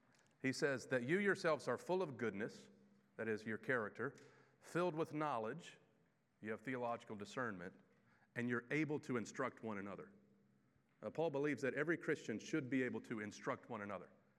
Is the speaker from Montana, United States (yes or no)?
no; Kentucky, United States; also born or lived in Detroit, United States; I was born in Detroit, Michigan. Grew up in Kentucky.